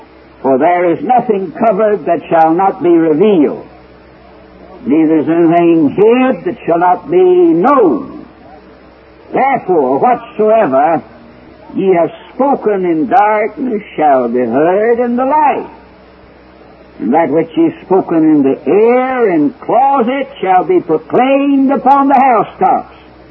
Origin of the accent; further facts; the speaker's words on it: Alabama, United States; I'm an Alabaman by birth. I was born and raised in Alabama. So I can talk about my kinfolks.